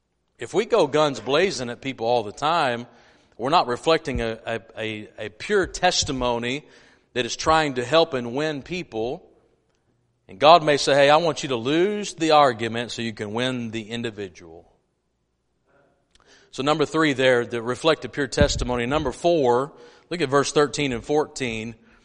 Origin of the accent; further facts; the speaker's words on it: Texas, United States; Because I'm a redneck, I'm a Texan, I'm an American, I'm a Second Amendment. I am too.